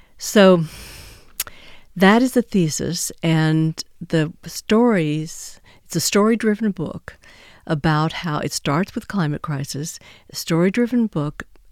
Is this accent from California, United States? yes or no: no; Texas, United States; my home state of Texas. Turns out if Texas were a country, we'd be the fifth largest wind producer in the entire world.